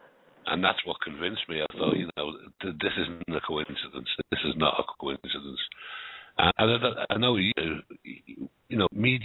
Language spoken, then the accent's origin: English; Liverpool, North West England, United Kingdom; born there; I was born in Liverpool a long time ago, born in Toxteth.